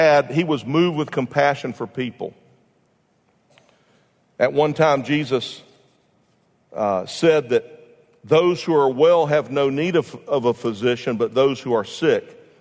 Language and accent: English; Jacksonville, Florida, United States; Redheaded kid growing up on Barnes Road in Jacksonville, Florida at the Willowick Apartments. Number 10.